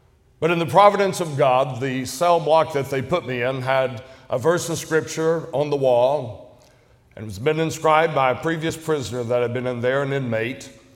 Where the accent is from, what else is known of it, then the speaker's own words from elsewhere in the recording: Chatsworth, Georgia, United States; I was born and raised in the South. I was born in Chatsworth, Georgia. And it is what I call the redneck capital of the United States of America.